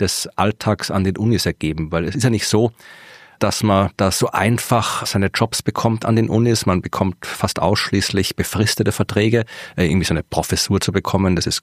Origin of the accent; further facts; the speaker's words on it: Austria; dass ich als Österreicher diese Podcasts mache.